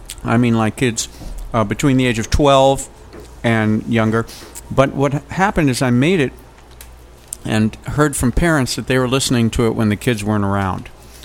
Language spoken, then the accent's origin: English; Chicago, Illinois, United States; now in Asheville, United States; I grew up in Chicago, but I live in Asheville in North Carolina now.